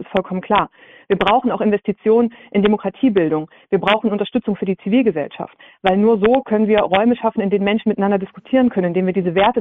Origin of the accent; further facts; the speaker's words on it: Saxony-Anhalt, Germany; Die haben in meiner Heimat Sachsen-Anhalt über 40%.